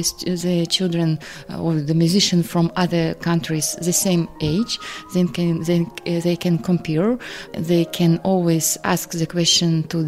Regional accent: Ukraine; English is a second language; moved away as an adult; now in Brussels, Belgium; I came from Ukraine in 1998 to Belgium.

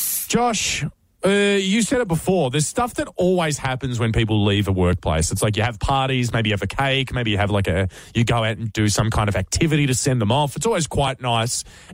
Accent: Tasmania, Australia; born there; I was born in Tasmania. I love Tasmania.

